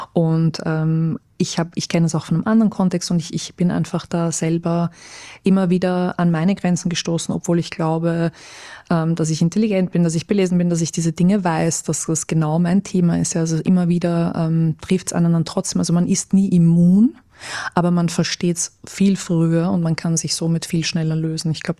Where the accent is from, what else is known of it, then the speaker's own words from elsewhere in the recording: United States; ich bin aufgewachsen in Amerika und habe mein ganzes schulisches Dasein, auch meine Doktorarbeit, also auch mein PhD auf Englisch geschrieben